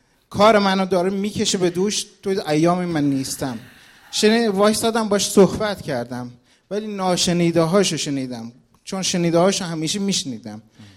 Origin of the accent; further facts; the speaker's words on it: Kerman, Iran; از کرمان میام خدمتتون.